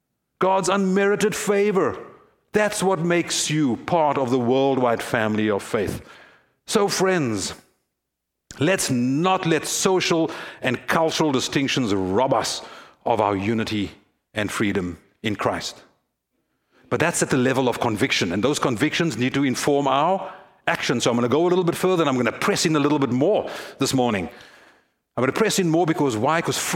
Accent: South Africa; As I mentioned earlier, I come from Africa, and I was thinking about this. I was thinking, what kind of image could I use? Well, my country, South Africa, is the world's richest country in gold deposits.

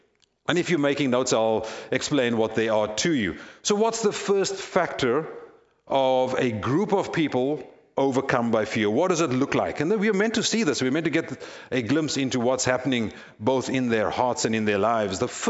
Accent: South Africa; As you know, I'm a person of color and I grew up in South Africa. And what did that mean? It means that I lived in a segregated neighborhood, I went to a segregated school, and I traveled on segregated transport.

